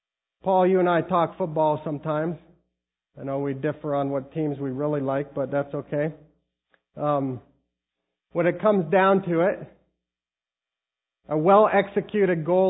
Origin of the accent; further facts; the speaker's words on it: Liberia; as I grew up in Liberia